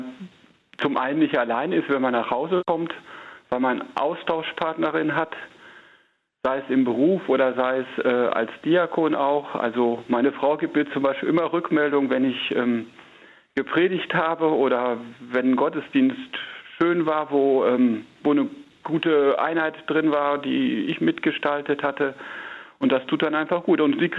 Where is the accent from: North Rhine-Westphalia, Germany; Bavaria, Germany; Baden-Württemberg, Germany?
North Rhine-Westphalia, Germany; born there; Also der Münsterländer, ich bin gebürtig aus Münsterland